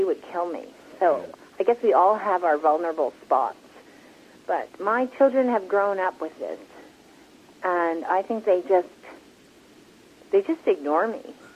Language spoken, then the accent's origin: English; Montreal, Quebec, Canada; growing up in Montreal in the 60s, I was one of two Asian families at my primary school.